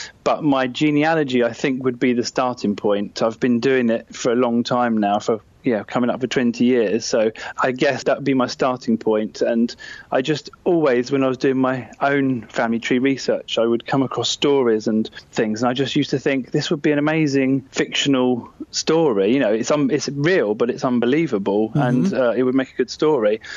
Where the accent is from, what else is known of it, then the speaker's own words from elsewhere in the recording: Hastings, South East England, United Kingdom; moved away as an adult; I come from Hastings. I was born in Hastings and lived there for the first kind of 19 years of my life.